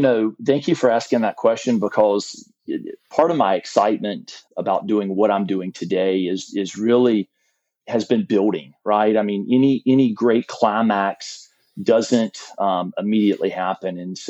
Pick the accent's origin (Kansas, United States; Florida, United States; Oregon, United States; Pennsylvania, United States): Florida, United States; Jacksonville; I'm from North Florida, grew up in Jacksonville, the greater Jacksonville area, south of Jacksonville for the most part.